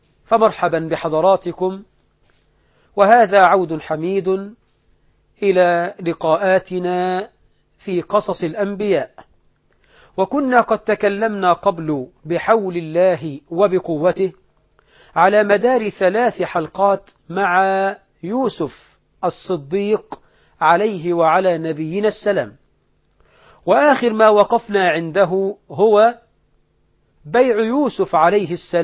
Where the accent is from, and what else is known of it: Egypt